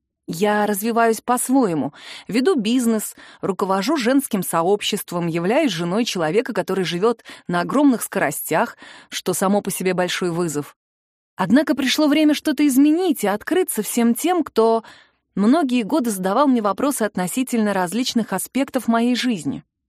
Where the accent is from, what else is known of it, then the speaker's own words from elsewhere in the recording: Blagoveshchensk, Amur Oblast, Russia; born there; Я родилась в Благовещенске. Мой родной город находится в одной из самых дальних точек нашей необъятной страны.